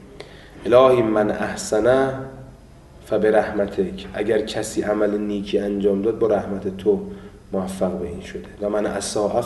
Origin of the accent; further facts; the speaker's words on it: Iran; چون ما ایرانی هستیم